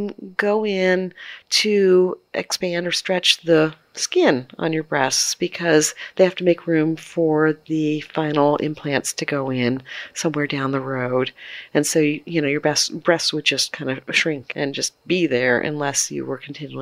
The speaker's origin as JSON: {"language": "English", "region": "Maryland", "country": "United States", "said": "I'm from Maryland. I love Maryland. The Maryland state flower is the black-eyed Susan"}